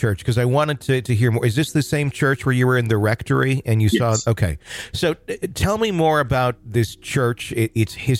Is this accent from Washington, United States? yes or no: no; Fond du Lac, Wisconsin, United States; I grew up in Fond du Lac, Wisconsin.